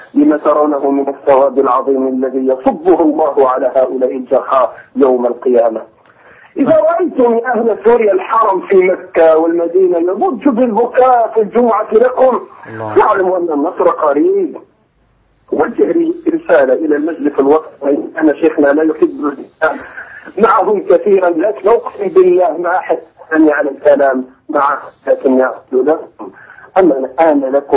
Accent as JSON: {"language": "Arabic", "country": "Morocco", "said": "فإن سمعت كثير منكم عندنا في المغرب سيئة إلى الغاية"}